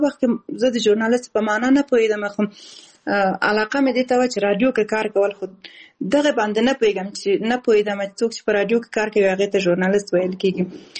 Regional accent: Balkh, Afghanistan; born there; also born or lived in Khost / Kabul / Kunduz; او زه اصل د خوست ولایت یم خو زیږیدلې په بلخ ولایت کې یم او زده کړې مې په کابل کې او په کندز ولایت کې کړې دي

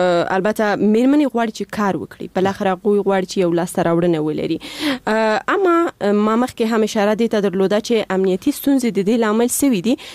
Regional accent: Paktia, Afghanistan; زه د پکتیا د دسی یو ولسوالیم چې اصلا الته د انجونو لپاره هیڅ خوانځای نشته

